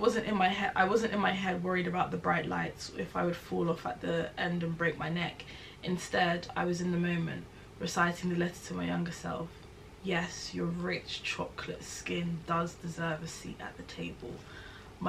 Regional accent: London, United Kingdom; Like, that is like a genuine experience growing up in London.

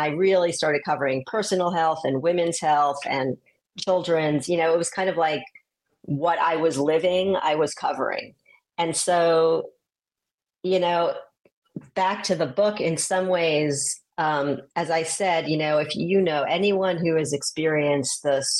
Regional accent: New York City, New York, United States; born and raised in New York City and going out to this California situation, it was eye-opening.

